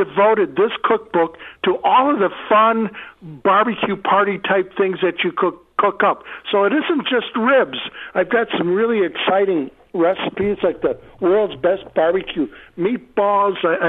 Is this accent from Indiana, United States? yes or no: no; Chicago, Illinois, United States; I am really excited to get down to my hometown, sweet home, Chicago